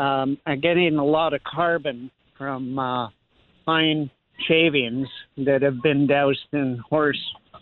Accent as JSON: {"language": "English", "region": "Florida", "country": "United States", "tie": "born or raised there", "also_born_or_lived": "Canada", "said": "Originally Canada, but I grew up in Florida."}